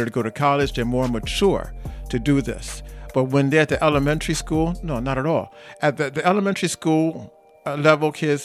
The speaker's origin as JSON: {"language": "English", "region": "Midwest", "country": "United States", "said": "I mean, I'm from the Midwest. My people are from Central America."}